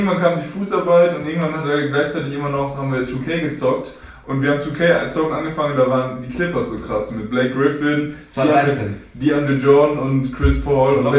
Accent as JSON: {"language": "German", "town": "Paderborn", "region": "North Rhine-Westphalia", "country": "Germany", "tie": "born or raised there", "said": "wir sind bei den Paderborn aufgewachsen"}